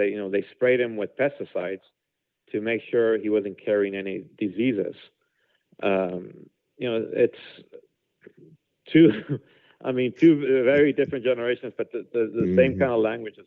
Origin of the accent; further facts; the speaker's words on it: Texas, United States; especially as a Texan. I mean, as a Texan, you want to know what is it that the neighborhood needs